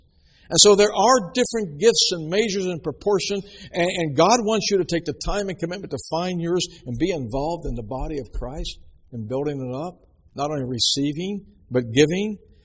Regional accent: Ocean City, New Jersey, United States; when in my hometown of Ocean City, we had permission to go up on the boardwalk

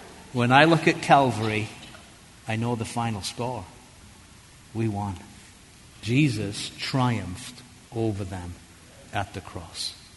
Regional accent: England, United Kingdom; I was raised in England, so what can you do?

